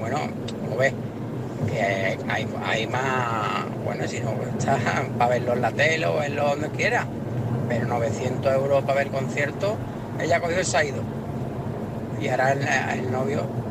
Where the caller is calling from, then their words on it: Algeciras, Andalusia, Spain; de Algeciras.